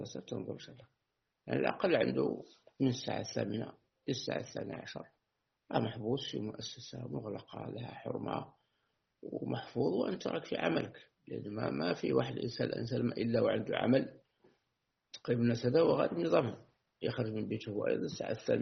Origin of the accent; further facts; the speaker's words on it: Algeria; عندنا في الجزائر